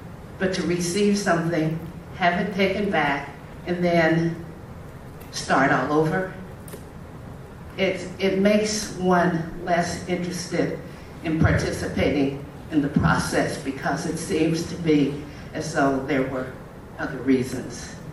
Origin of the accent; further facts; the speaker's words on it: Berkeley, California, United States; also born or lived in San Francisco; I was born in San Francisco in the Western Addition, but I was raised in Berkeley. Half my family lived in that community.